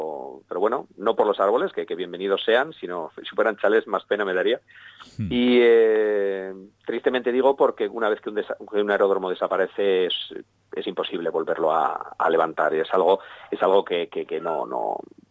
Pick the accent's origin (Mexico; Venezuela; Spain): Spain; de lo que somos capaces los españoles. Entonces, sí, totalmente orgulloso de formar parte de la marca España.